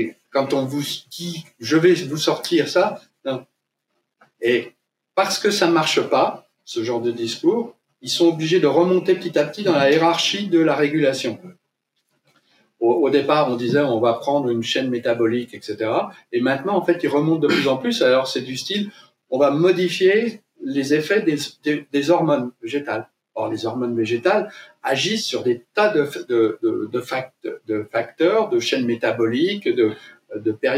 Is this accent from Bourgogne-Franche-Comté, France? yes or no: yes; Bourgogne-Franche-Comté, France; je suis jurassien d'origine.